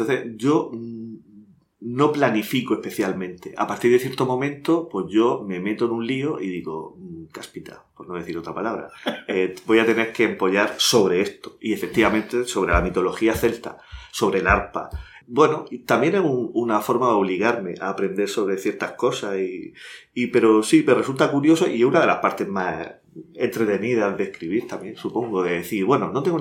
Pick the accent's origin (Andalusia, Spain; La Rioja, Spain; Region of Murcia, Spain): Region of Murcia, Spain; Cartagena; yo no soy de Murcia, soy de Cartagena.